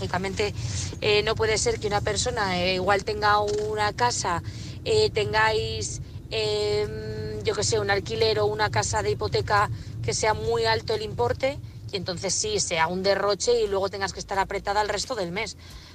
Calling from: Burgos, Castile and León, Spain; desde Burgos.

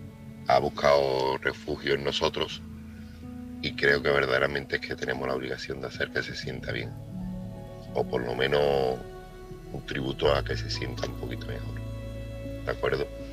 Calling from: Seville, Andalusia, Spain; corresponsal de Sevilla.

